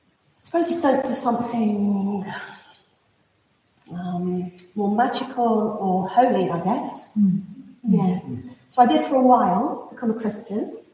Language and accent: English; Stockport, North West England, United Kingdom; I grew up near Stockport, and there's these big bridges there that the railway goes across.